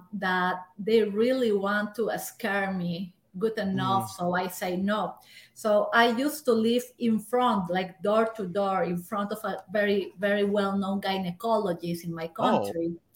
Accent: Peru; moved away as an adult; So I grew up in Peru, and I have been, like, I came to this country just 12 years ago.

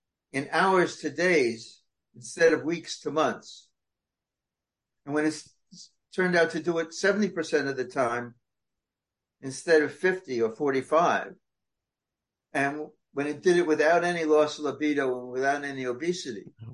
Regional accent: Los Angeles, California, United States; Los Angeles.

